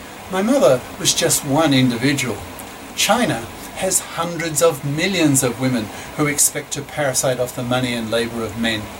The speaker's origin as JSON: {"language": "English", "town": "Melbourne", "region": "Victoria", "country": "Australia", "tie": "born or raised there", "said": "I'm now 70 as I write this, in 2017. So when I was growing up in the Melbourne suburbs in the 50s and 60s"}